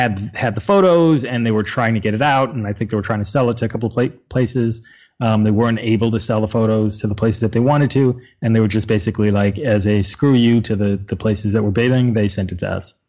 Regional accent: New York, United States; Yeah, my parents were born in Uganda. I'm from New York, though.

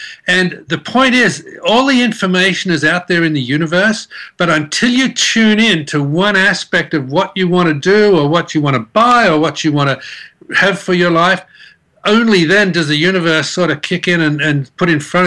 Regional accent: Western Australia, Australia; because I was from Western Australia

